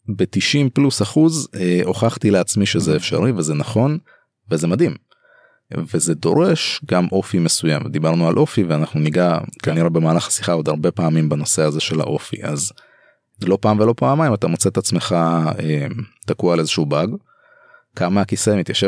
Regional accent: Ashdod, Southern District, Israel; אני אשדודי אגב, אז קומיות לעבודה בימים סבירים ברכבת שעה ומשהו

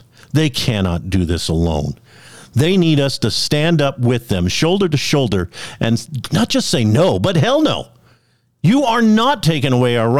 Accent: United States; I'm an American, damn it. And that's the way it's going to stay.

